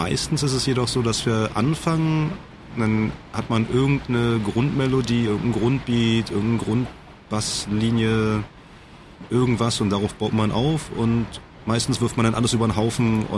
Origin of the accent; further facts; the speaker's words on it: Berlin, Germany; Ich komme aus Berlin, bin in Berlin geboren